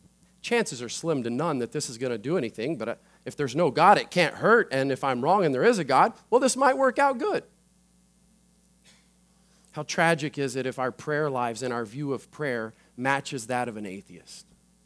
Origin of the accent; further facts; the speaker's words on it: United States; I just want to have them to know, as an American, that we have the right to pray in the schools.